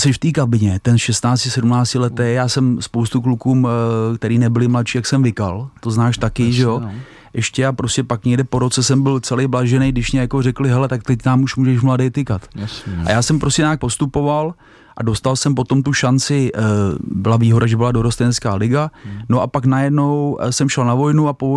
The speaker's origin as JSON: {"language": "Czech", "town": "Jablonec nad Nisou", "region": "Liberec Region", "country": "Czechia", "said": "A to, že jsem z Jablonce, tak já to rád říkám, jsem na to hrdej."}